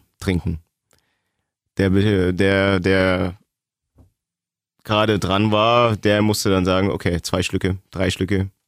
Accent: East Germany, Germany; Ich bin Ossi, wie gesagt.

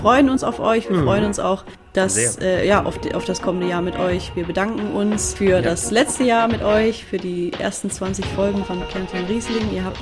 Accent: Baden-Württemberg, Germany; accent: Swabian; unsere Kulturen, aus denen wir kommen, italienisch, schwäbisch, man hört es ja bei mir auch immer raus, mein Dialekt ist wahrscheinlich immer am Start

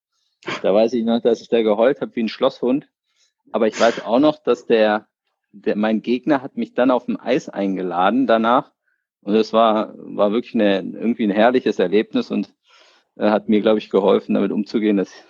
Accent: Berlin, Germany; Ja, ich bin ja sozusagen hier in Berlin aufgewachsen, 1980 geboren.

